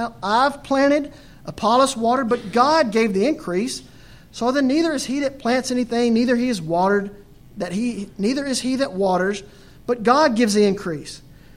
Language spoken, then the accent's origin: English; Texas, United States; I remember growing up in West Texas, it's cotton farming.